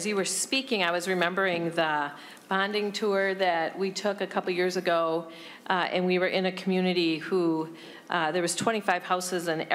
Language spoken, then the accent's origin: English; United States; I remember growing up on Lake Pepin before the Clean Water Bill regulated the discharge of sanitary sewage directly into the Mississippi River.